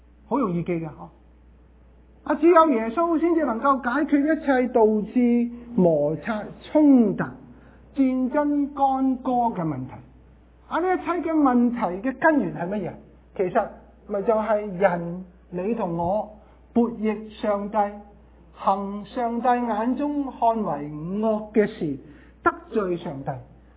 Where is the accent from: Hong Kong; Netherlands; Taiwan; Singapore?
Hong Kong; 我们香港人所说的 bumper 应该是 bumper